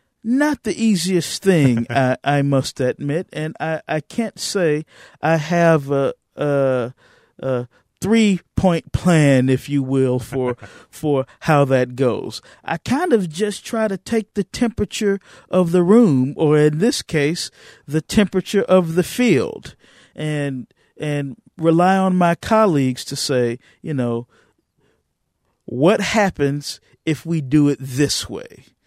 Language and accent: English; Birmingham, Alabama, United States; I'm from Birmingham, Alabama.